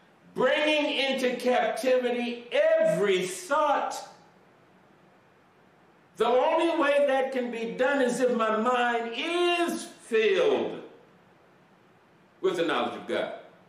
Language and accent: English; Indianapolis, Indiana, United States; hailing from my birthplace, my hometown birthplace of Indiana, Indianapolis, where my wife is now.